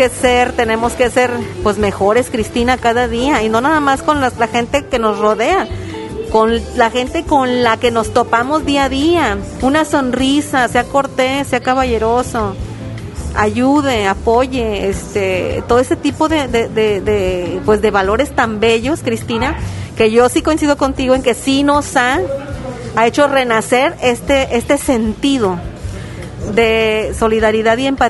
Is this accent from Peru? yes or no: no; Mexico; nosotros, como los mexicanos, siempre decimos que tenemos mucha cercanía con la muerte